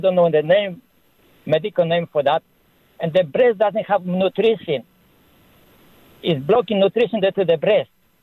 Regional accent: Poland; English is a second language; now in Canada; I'm from Ontario here, originally from Poland.

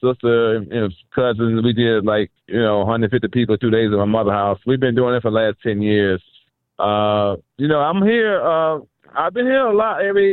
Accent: Cleveland, Ohio, United States; So I went to, so when I was growing up in Cleveland, you know, inner city of Cleveland, it wasn't the greatest time growing up. That's when it was really rough back in the 70s and 80s.

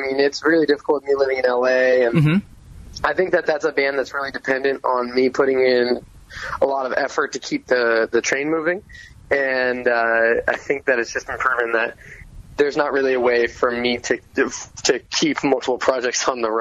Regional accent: Concord, California, United States; So originally I was from Concord, California.

